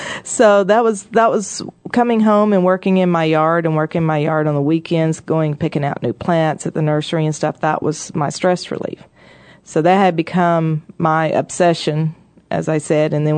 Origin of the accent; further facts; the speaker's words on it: Tennessee, United States; I grew up in Tennessee at the foothills of the Smoky Mountains, and so that's a very big part of me.